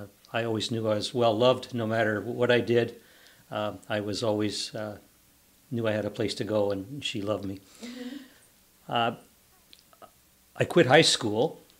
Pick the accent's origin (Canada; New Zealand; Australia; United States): Canada; London, Ontario; I'm 69 years old. I was born and raised in London, Ontario, and I'm a retired professional engineer.